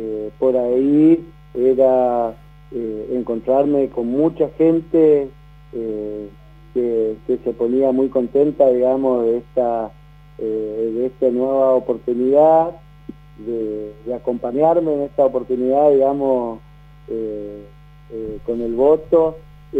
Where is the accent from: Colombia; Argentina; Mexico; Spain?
Argentina; Juan José Castelli, Chaco; also born or lived in Buenos Aires; Yo soy de Juan José Castelli, me fui a estudiar a Buenos Aires, donde me recibí abogado. Volví a la provincia del Chaco